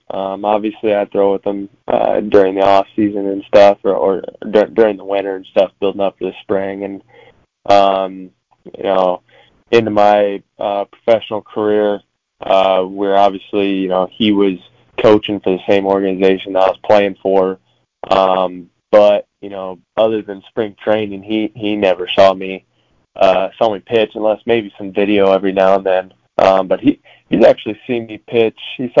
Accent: Mount Vernon, Iowa, United States; Yeah, I grew up in Mount Vernon, right outside of Cedar Rapids

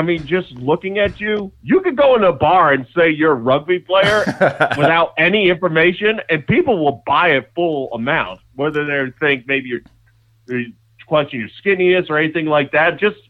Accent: New Jersey, United States; Like, we're both from Jersey and all.

